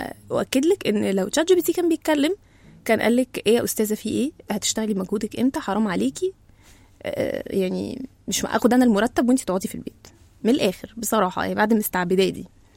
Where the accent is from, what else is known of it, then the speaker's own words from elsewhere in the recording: Egypt; الاثنين موجه لينا كمصريين، وانت مصري معانا